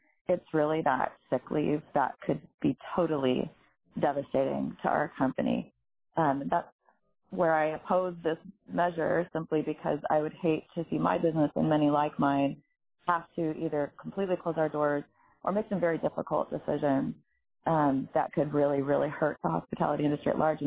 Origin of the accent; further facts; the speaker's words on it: Hope, Alaska, United States; from Hope, Alaska.